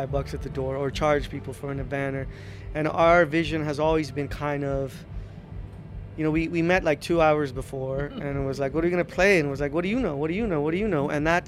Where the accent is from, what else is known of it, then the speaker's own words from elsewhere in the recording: Los Angeles, California, United States; because I'm a Chicano from Boyle Heights who goes anywhere I want. And when I meet kids where I grew up and I say, you can